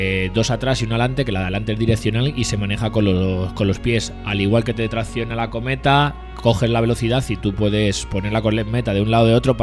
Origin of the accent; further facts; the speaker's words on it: Toledo, Castilla-La Mancha, Spain; yo no soy de aquí de Cuenca, pero soy de Toledo, que también es de interior.